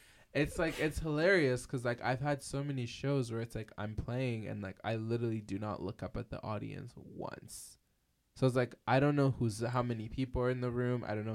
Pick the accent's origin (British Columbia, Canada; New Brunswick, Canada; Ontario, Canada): British Columbia, Canada; Surrey; I'm not Quebecois. I'm from here. I grew up in Surrey.